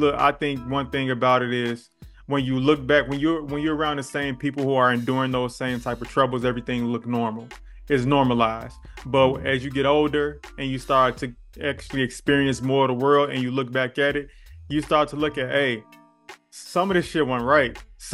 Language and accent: English; Bellwood, Illinois, United States; I grew up in Bellwood, Illinois, which is pretty much about 20 minutes away from the west side of Chicago.